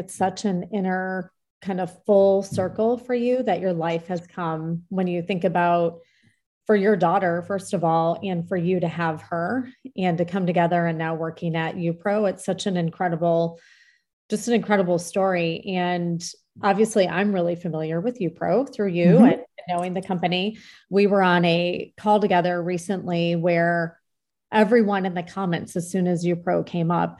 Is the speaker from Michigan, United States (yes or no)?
yes; Michigan, United States; I know we're both from Michigan.